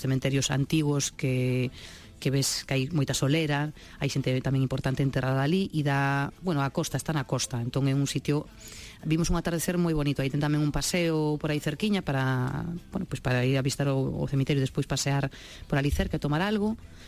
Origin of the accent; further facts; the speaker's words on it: Galicia, Spain; Primeiro, que sendo galegos, seguramente vendo esas praias, tampouco irías polas praias a Reunión.